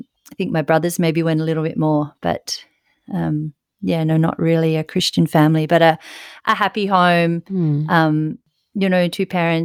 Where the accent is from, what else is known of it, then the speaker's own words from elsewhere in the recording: Ulladulla, New South Wales, Australia; I grew up in Ulladulla, which is a lovely seaside town down on the south coast.